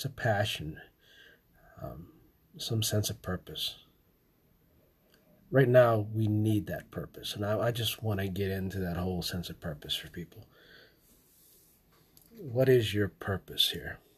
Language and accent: English; Somerset, Pennsylvania, United States; born there; it happened near my place where I was born in Somerset, Pennsylvania.